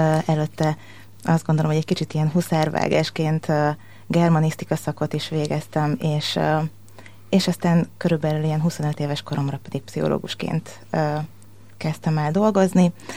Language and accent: Hungarian; Bakonyszombathely, Komárom-Esztergom, Hungary; Ott a Bakonyban, el is mondom a falunak a nevét, ahol én felnőttem, Bakony-Szombathelyen.